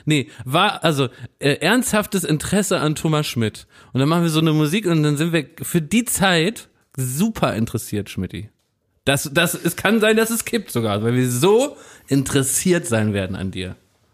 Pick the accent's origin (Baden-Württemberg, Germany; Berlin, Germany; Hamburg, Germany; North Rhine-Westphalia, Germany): Berlin, Germany; weil ich bin aus Berlin-Wilmersdorf